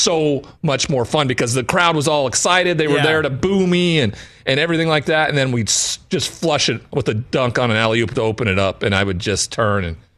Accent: Great Falls, Montana, United States; And it wasn't welcomed in my hometown of Great Falls.

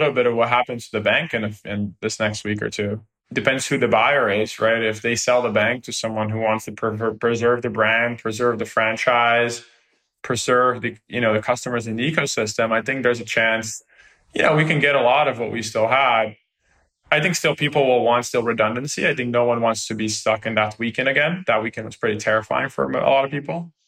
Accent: Brazil; I come from Brazil where we only have few big banks

